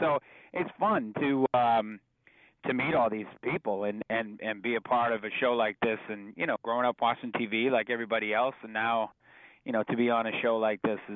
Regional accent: Boston, Massachusetts, United States; So me and Jimmy Dunn are on the show. We're from Boston.

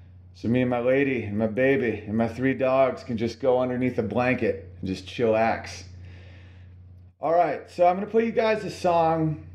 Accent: Oswego, New York, United States; I'm doing the Syracuse Funny Bone, right near my hometown of Oswego, New York.

